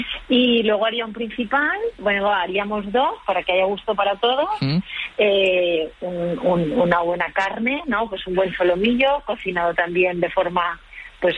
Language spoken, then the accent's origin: Spanish; Barcelona, Catalonia, Spain; es que soy de Barcelona